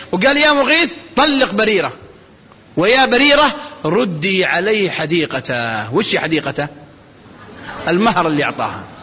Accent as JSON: {"language": "Arabic", "country": "Saudi Arabia", "said": "تسألهم عندنا في السعودية"}